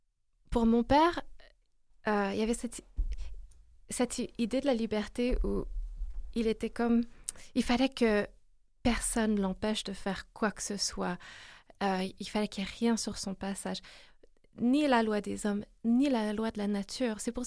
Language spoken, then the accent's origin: French; Quebec, Canada; now in Paris, France; j'ai grandi au Québec, malgré que depuis 7 ans, je me suis installée en France, à Paris.